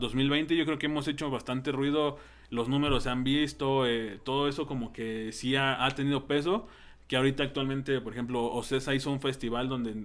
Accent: Mexico; nosotros si somos de México

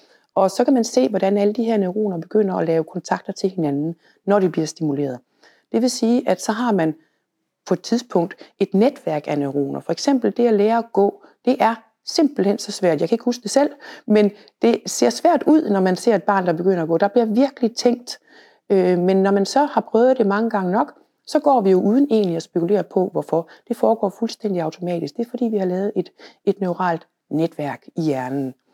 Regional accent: Jutland, Denmark; now in Copenhagen, Denmark; Jeg er jyde, skal sige, så alligevel så endte i København

